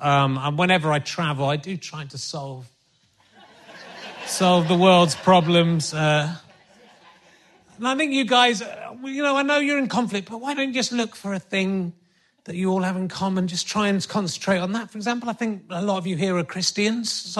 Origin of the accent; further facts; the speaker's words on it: East of England, United Kingdom; I came from Hertfordshire, which is not near to Belfast.